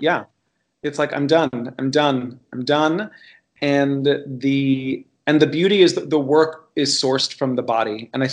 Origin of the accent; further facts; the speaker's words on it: Miami, Florida, United States; as a gay Cuban boy growing up in Miami, Florida, watching things like Flashdance and Break Into Electric Boogaloo and Fast Forward